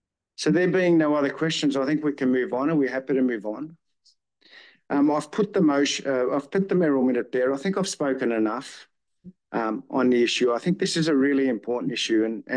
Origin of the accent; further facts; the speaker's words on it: Croydon, London, United Kingdom; born there; I mean, I was born in Croydon.